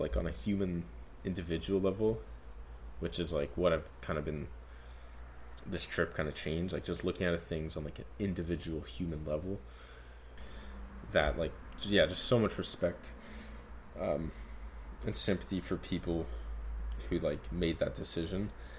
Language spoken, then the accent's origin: English; Canada; Like, I'm from Canada. Definitely have it better here in many ways.